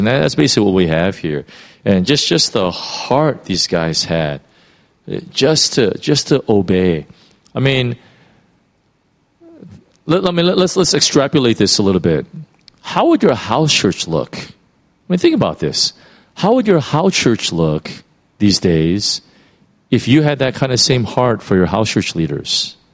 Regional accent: California, United States; Like when we say, you know, as a Californian, oh man, I wish I had some In-N-Out right now.

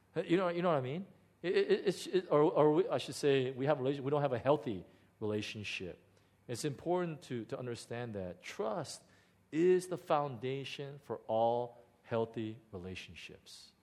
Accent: Chicago, Illinois, United States; My parents and I, we grew up in the south side of Chicago, very, very poor. We were very poor neighborhood.

